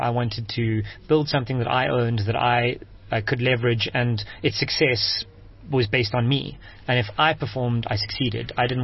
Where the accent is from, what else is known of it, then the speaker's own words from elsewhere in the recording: Johannesburg, Gauteng, South Africa; now in Cape Town, South Africa; I was born and raised in Joburg, actually, and moved to Cape Town 7 years ago to start my last business, which was a mobile technology company.